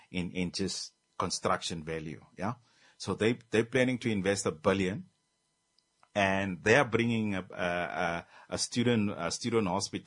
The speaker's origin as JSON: {"language": "English", "town": "Swakopmund", "region": "Erongo", "country": "Namibia", "said": "I'm originally from Swakopmund."}